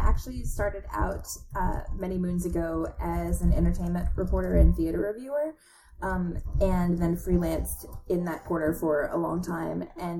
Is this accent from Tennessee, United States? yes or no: yes; Tennessee, United States; like I grew up in the South in Tennessee in a very rural community.